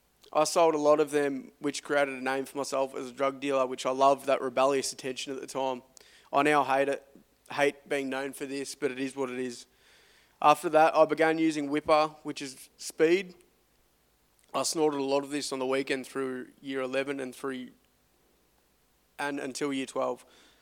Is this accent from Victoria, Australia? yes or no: yes; Blairgowrie, Victoria, Australia; I'm 28 years young. I was born and raised in Blairgowrie on the Mornington Peninsula. I went to primary school in Sereno called St. Joseph's. After that, I went to Padua College, completing Year 12 VCE.